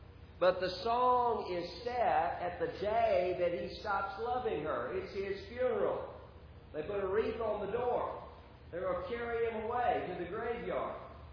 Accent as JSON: {"language": "English", "region": "Mississippi", "country": "United States", "said": "And I'm from Mississippi. I know what it means when you say bless your heart."}